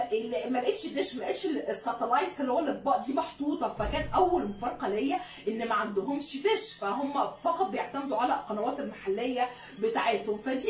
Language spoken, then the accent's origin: Arabic; Egypt; فلما رحت كانوا مستغربين ان انا قلت لهم انا مصريه